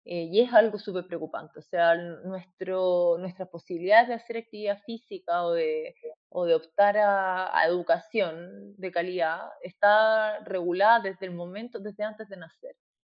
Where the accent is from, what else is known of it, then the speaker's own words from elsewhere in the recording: Recoleta, Santiago Metropolitan Region, Chile; Entonces yo, si soy de Recoleta, que esa es mi comuna, ya no teníamos piscina hace 25 años atrás